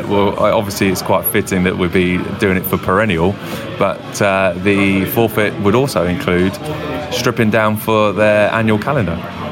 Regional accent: London, United Kingdom; I'm born and bred in London, but I'm of Welsh descent, should we say.

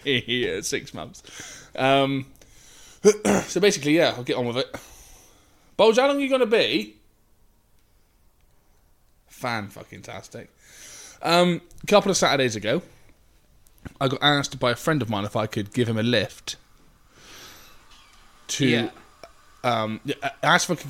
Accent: Tiverton, South West England, United Kingdom; born there; No, I was born in Tiverton. He lived there.

